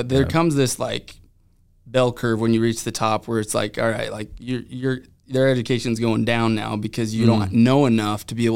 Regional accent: St. George, Utah, United States; growing up, I grew up here in St. George, and actually grew up homeschooled, which I thought was interesting.

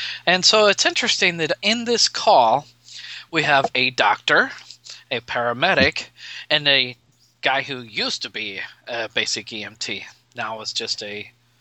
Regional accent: Nebraska, United States; from Nebraska.

